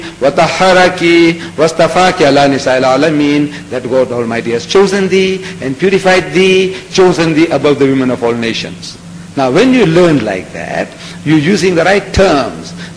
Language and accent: English; South Africa; English is a second language; also born or lived in India; See, when I went to school, direct method, I didn't know English. I was born in India. I go to South Africa. I go to school.